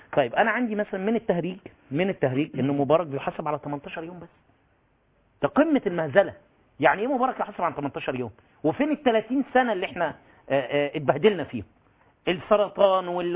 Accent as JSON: {"language": "Arabic", "country": "Egypt", "said": "انا كمحامي مصري"}